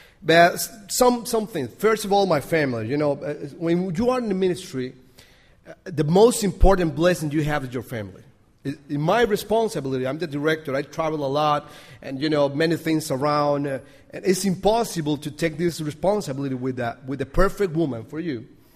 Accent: Costa Rica; English is a second language; I'm from Costa Rica.

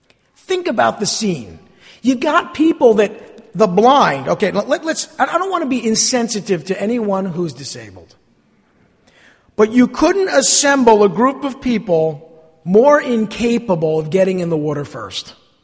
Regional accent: West Orange, New Jersey, United States; the church I grew up in West Orange

